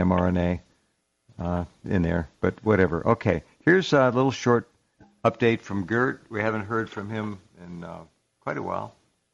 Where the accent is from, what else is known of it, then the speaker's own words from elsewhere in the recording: Santa Barbara, California, United States; So anyway, we're both from Santa Barbara, but don't hold that against either one of us.